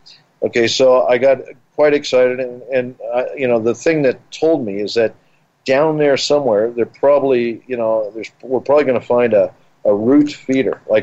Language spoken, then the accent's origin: English; Colorado, United States; I grew up here in Colorado. We have Cripple Creek, which is one of the biggest in the world.